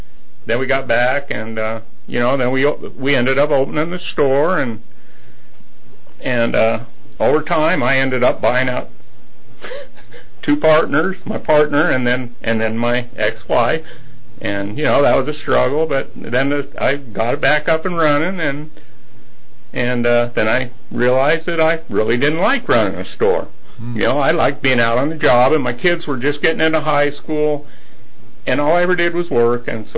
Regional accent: Denver, Colorado, United States; also born or lived in Wichita, Kansas; Well, I was born in Wichita, Kansas. Moved to Colorado when I was about 3, lived all over Denver growing up

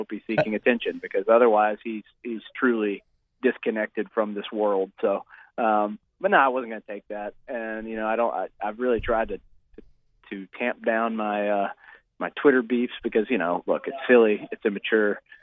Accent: Tennessee, United States; also born or lived in Virginia; now in Kentucky, United States; I'm not from here. I lived in Virginia for 8 years. I grew up in Tennessee.

